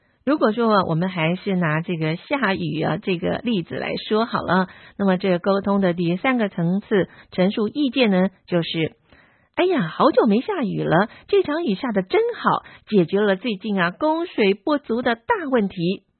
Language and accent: Chinese; China; 我们中国人啊，见了面最喜欢说的一句话就是吃饱没？